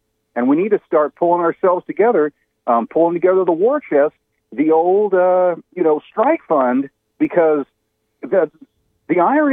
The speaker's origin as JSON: {"language": "English", "region": "California", "country": "United States", "said": "It's, you know, to me, you know, I was originally from California. We heard this stuff, God, since like the 90s."}